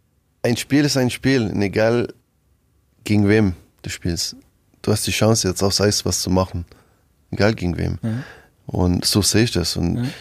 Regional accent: Montreal, Quebec, Canada; Meine Heimat war auch übelst Atmosphäre. Ja, Montreal.

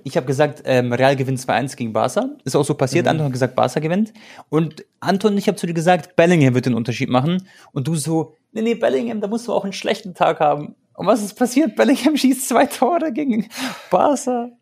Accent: Croatia; Mein Gott, ich bin Kroate

